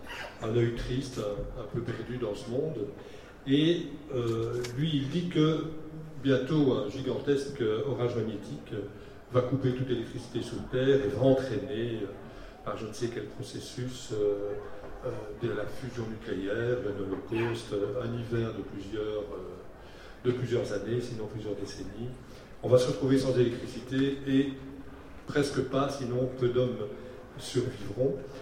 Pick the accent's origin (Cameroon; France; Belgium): Belgium; on a un gourou de l'apocalypse en Belgique, je suis belge